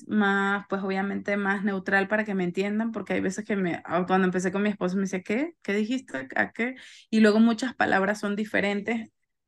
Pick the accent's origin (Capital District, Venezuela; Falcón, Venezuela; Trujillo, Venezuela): Capital District, Venezuela; Caracas; yo siento que he cambiado mi manera de hablar, porque en Venezuela como que hablas más rápido, hablas la S como que la cambias por J al final, y como mi esposo es mexicano